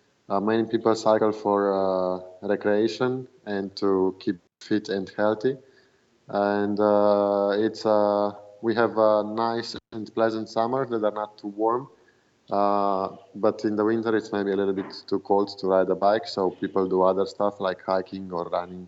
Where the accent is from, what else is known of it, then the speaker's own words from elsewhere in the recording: Slovenia; that would be my neighbor from my village in Slovenia. I grew up in the mountains, in a mountainous region.